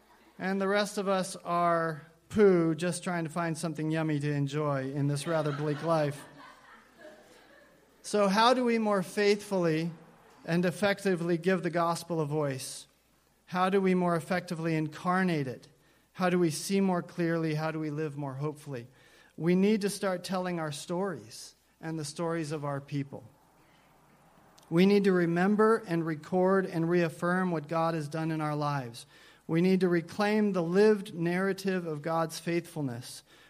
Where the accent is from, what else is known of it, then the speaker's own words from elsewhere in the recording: Idaho, United States; also born or lived in Tucson, Arizona; somewhere in Idaho, where you realize, I think I passed something just now. I think it was a town. We moved from Tucson, Arizona